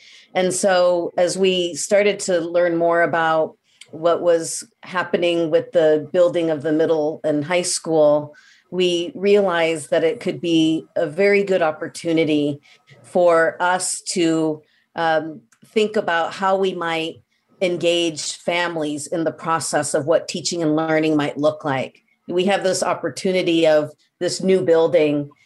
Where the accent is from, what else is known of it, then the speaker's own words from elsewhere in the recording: Midwest, United States; And we're both from the Midwest, and we found that out